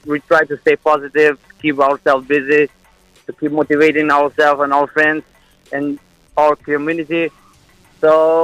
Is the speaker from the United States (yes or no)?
no; Kosovo; English is a second language; I'm from Kosovo, Eastern Europe.